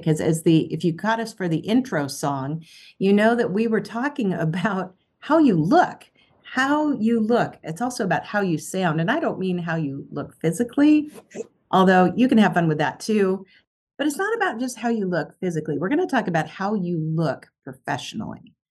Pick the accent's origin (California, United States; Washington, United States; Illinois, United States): Washington, United States; Spokane; So I could use the gym here in my hometown of Spokane.